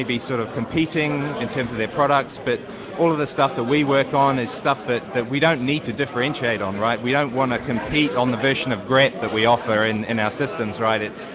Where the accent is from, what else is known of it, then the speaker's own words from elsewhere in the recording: United Kingdom; I'm from the UK.